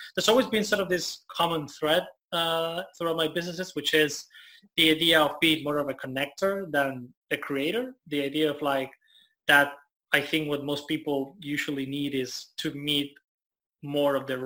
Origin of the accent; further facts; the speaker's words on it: Buenos Aires, Argentina; I was living in Buenos Aires. I'm from Argentina. So I was living in Buenos Aires